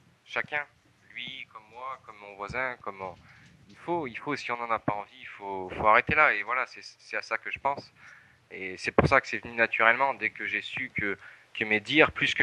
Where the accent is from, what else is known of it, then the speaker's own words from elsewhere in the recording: Romans-sur-Isère, Auvergne-Rhône-Alpes, France; now in Chagny, France; Moi, je suis du 26, je suis né à Romans, à côté de Valence.